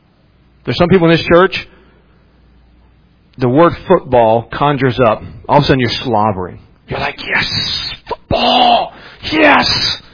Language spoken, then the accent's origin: English; West Virginia, United States; also born or lived in Ohio; I'm from West Virginia. Did you ever know that about me? You know where I was born at? Ohio. Well, how come you always talk about West Virginia? Because I grew up there.